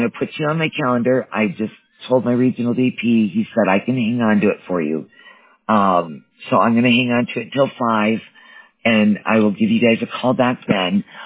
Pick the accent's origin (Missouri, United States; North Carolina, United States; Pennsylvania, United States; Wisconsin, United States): Wisconsin, United States; now in Colorado, United States; I love it here. I grew up in Wisconsin, and this is the only place